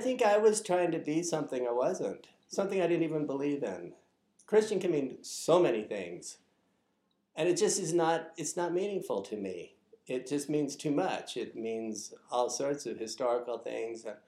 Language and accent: English; United States; I'm proud to be an American